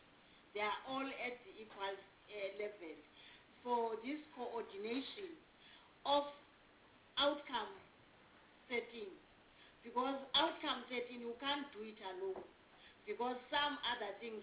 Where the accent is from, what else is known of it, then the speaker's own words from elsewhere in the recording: South Africa; But also because I've been around for some time as a South African, not necessarily as this member.